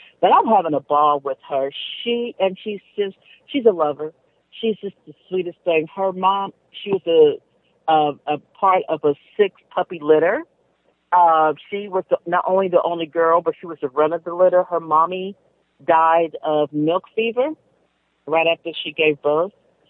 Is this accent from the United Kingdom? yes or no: no; California, United States; We're from California.